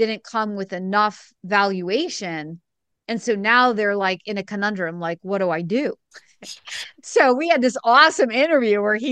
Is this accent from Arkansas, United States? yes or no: no; New Hampshire, United States; Planet started right here in my hometown in southern New Hampshire.